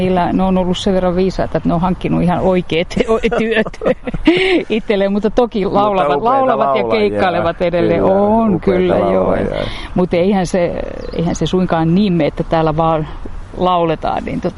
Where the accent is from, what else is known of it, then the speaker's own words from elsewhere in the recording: Ruovesi, Pirkanmaa, Finland; Ruovedellä.